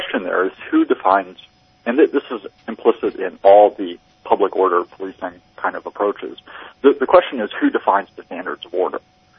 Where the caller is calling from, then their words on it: Portland, Oregon, United States; I'm Portland, Oregon.